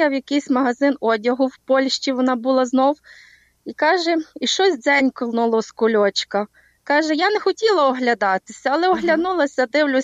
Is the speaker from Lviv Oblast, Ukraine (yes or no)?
yes; Lviv, Lviv Oblast, Ukraine; І ще я зі Львова